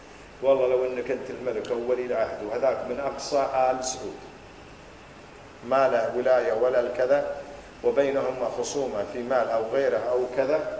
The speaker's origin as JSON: {"language": "Arabic", "country": "Kuwait", "said": "إحنا فلان وفلان من الكويت"}